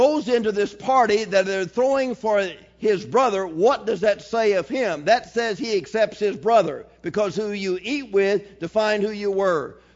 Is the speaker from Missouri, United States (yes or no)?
yes; Maryland Heights, Missouri, United States; My viewpoint of Christianity growing up in Maryland Heights, John, was you're a Christian if you don't do something, and here's what you do and here's what you don't do.